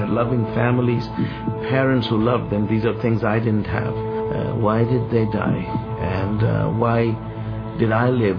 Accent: Pakistan; I grew up in a Muslim family. I come from a Middle Eastern family, but I grew up in Pakistan. It's a long story how my family ended up there, but that's where I grew up. In a totally Muslim environment, I didn't know of any other religion than Islam.

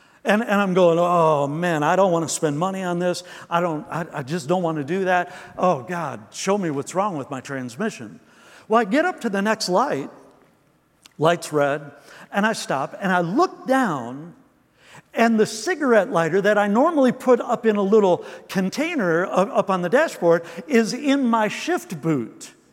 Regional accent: Detroit, Michigan, United States; Listen, I'm from Detroit. I can say those things.

